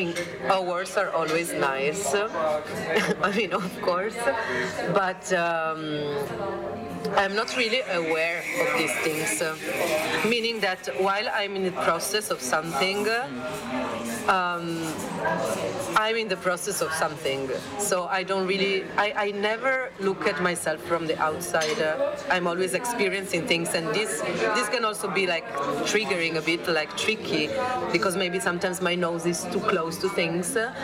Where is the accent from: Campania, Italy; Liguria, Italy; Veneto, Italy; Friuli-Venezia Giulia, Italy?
Friuli-Venezia Giulia, Italy; Trieste; I'm from Trieste